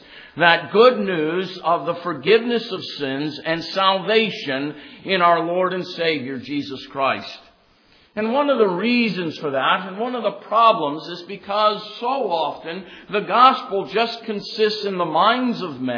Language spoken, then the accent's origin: English; North Carolina, United States; born there; I have to confess to them that I'm a northerner because I was born in North Carolina. But for you here in Virginia, I'm a true southerner. I was born south of here.